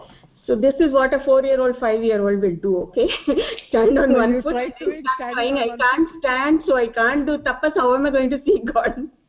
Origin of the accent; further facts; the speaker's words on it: Hyderabad, Telangana, India; I'm from Hyderabad, 52-year-old.